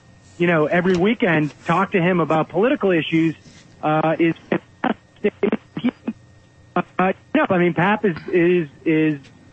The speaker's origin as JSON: {"language": "English", "region": "Massachusetts", "country": "United States", "tie": "born or raised there", "said": "I mean, you know, I grew up in Massachusetts."}